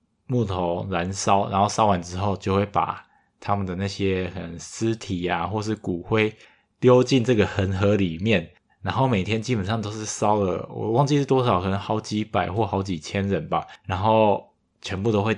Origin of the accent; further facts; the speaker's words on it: Taiwan; 我前面说我就说我是台湾人的